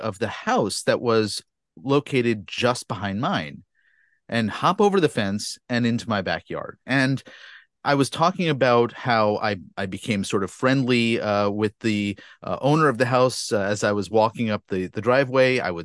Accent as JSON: {"language": "English", "town": "Scarsdale", "region": "New York", "country": "United States", "tie": "born or raised there", "said": "who is joining us today from my hometown of Scarsdale, New York."}